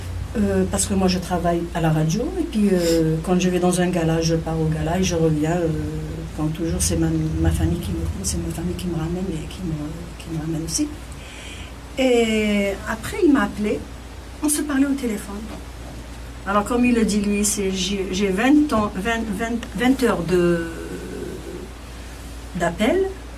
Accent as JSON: {"language": "French", "town": "Azazga", "region": "Tizi Ouzou Province", "country": "Algeria", "said": "On me dit … tu es d'où? Je suis d'Azazga, je suis algérienne."}